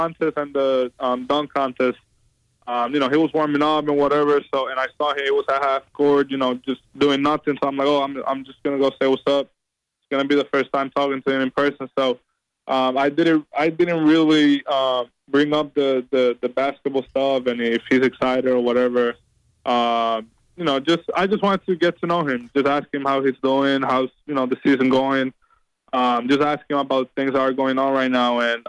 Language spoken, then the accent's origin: English; Puerto Rico; now in United States; when I came here to the States, you know, I'm from Puerto Rico